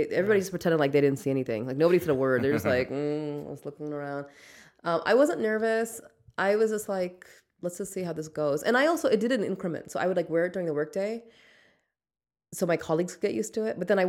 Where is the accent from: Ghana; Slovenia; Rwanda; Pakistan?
Pakistan; Lahore, Punjab; my family is from Pakistan. I'm from Lahore. Like, so we grew up in a very, like, a South Asian